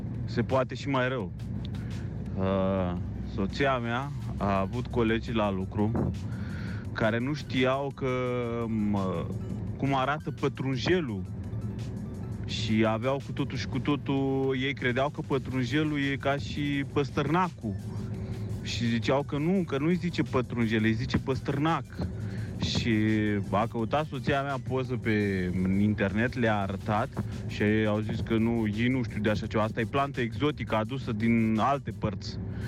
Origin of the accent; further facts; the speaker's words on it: Timișoara, Timiș County, Romania; now in Germany; sunt din Timișoara, acum locuiesc în Germania.